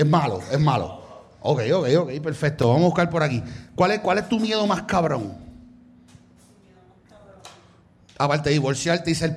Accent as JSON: {"language": "Spanish", "town": "San Juan", "country": "Puerto Rico", "said": "Y yo soy de La Loza. Yo soy de San Juan."}